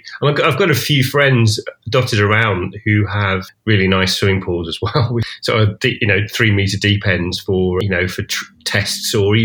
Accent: United Kingdom; being a Brit

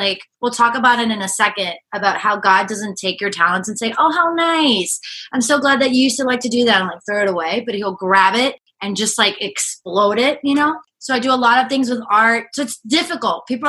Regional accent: Venezuela; And I'm originally from Venezuela, but I've been living like in the U.S. and Venezuela here and there.

